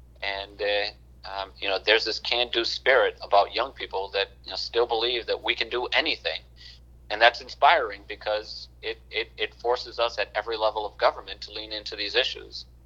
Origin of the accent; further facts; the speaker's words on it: Providence, Rhode Island, United States; Because remember that I grew up in Providence in the 80s and 90s.